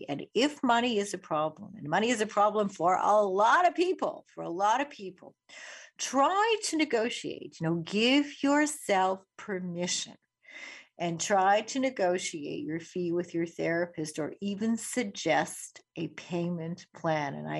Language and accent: English; Winnipeg, Manitoba, Canada; growing up in Winnipeg.